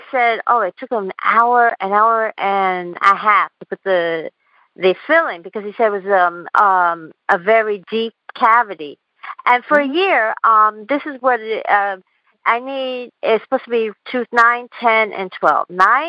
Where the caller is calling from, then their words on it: Queens, New York, United States; I'm calling from Queens, New York.